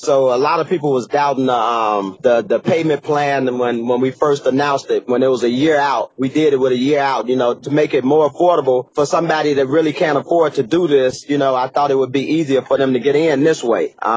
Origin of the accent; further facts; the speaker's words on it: Chicago, Illinois, United States; I came from, of course, I'm from the Midwest, Chicago, and I grew up at Byron Dragway and Great Lakes Dragway from way back at right out of high school